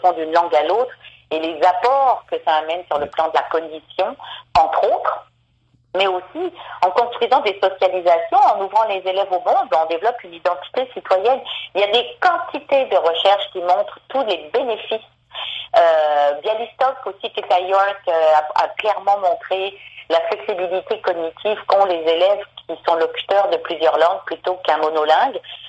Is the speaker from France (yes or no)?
yes; France; moi, je suis française, puis je sais que quand je vais en France, je suis toujours étonnée de voir que les titres des films